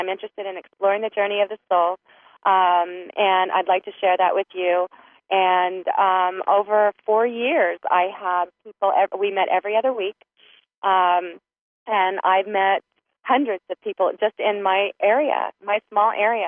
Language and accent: English; Frederick, Maryland, United States; And you know, I'm from the Frederick, Maryland area